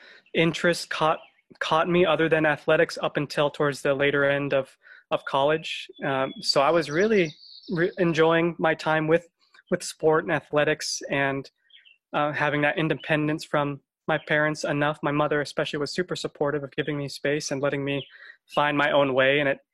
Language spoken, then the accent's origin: English; Las Vegas, Nevada, United States; moved away; also born or lived in Western Massachusetts; my mom had remarried, and my stepfather was from the Northeast, and so we moved from Las Vegas to Western Massachusetts, where my stepfather had grown up and had family ties.